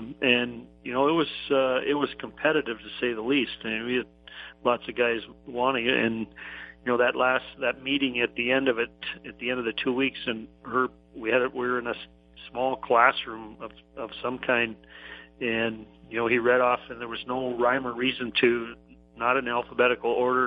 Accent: Warroad, Minnesota, United States; You know, as a kid growing up, I grew up right on the Canadian border, small town of Waro.

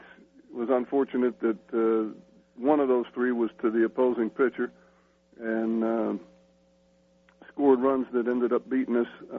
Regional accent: Northeast, United States; I thank my lucky stars for growing up in the Northeast on that evening because it was a cold night.

